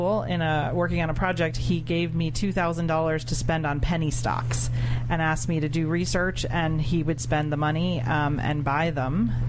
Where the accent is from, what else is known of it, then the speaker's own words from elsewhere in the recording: New York, United States; Westchester County, New York.